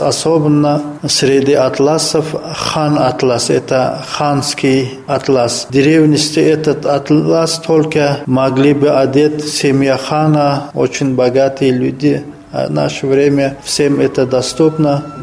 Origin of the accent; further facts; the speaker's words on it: Uzbekistan; Russian is a second language; now in Russia; Мы узбеки простой народ, и чуваши простой народ. Здесь живется нам хорошо, комфортно.